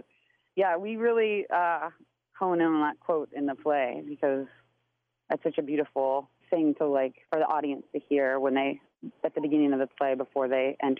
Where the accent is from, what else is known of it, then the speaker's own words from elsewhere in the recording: Nebraska, United States; I mean, I grew up in Nebraska, but I hadn't been to Mount Rushmore or the Badlands.